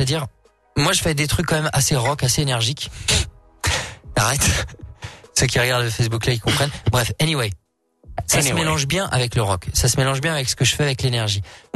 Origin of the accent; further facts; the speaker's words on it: France; also born or lived in Canada; Je suis français.